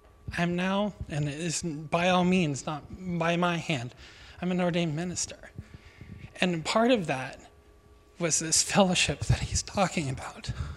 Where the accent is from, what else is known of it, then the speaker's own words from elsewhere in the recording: Gordon, United States; I grew up here in Gordon, and of course, when you grow up here and you stay, you look kind of like the idiot that never got out of home and got going.